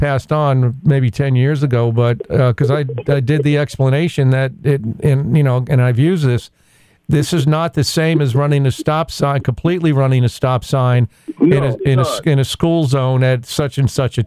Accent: Louisville, Kentucky, United States; he saw on my driver's license that I was from Louisville.

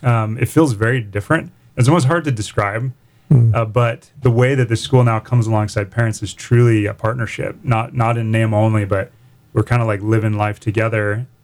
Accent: San Diego, California, United States; Yeah, so I was in San Diego I grew up in San Diego.

